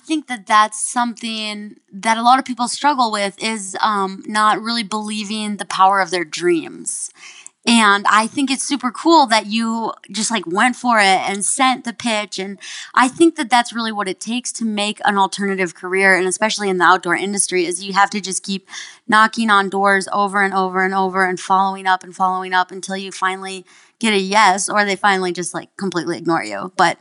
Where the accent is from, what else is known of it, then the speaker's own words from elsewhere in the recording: Minnesota, United States; I'm from Minnesota, and I grew up eating meat and potatoes, you know?